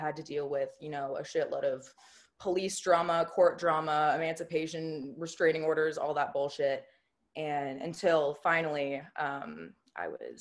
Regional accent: Los Angeles, California, United States; Yes, born and raised

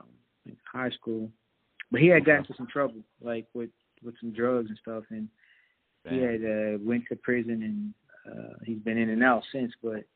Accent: Lexington, Kentucky, United States; Crazy because I'm from Lexington, but I really had at the time I wanted to go to Cincinnati because that's right up the road from where I live.

